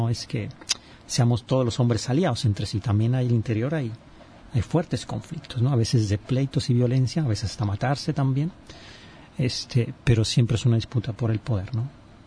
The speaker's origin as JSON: {"language": "Spanish", "country": "Mexico", "said": "¡ay, qué mala suerte somos los mexicanos! Que muchos tenemos esta cultura del machismo."}